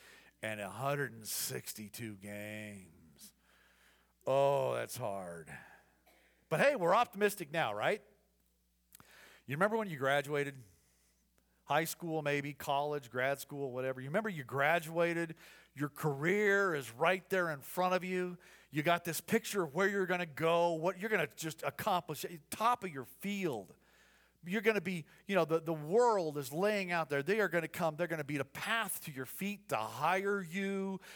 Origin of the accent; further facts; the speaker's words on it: Midwest, United States; growing up in the Midwest, right, playing baseball in the Midwest, I can still smell it.